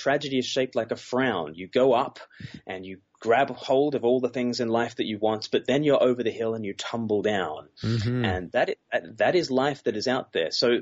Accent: Australia; now in London, United Kingdom; Yes, I'm here in London, actually.

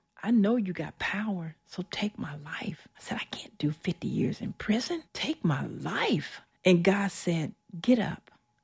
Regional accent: Danville, Illinois, United States; I was born and raised in Danville, Illinois, second oldest of five children.

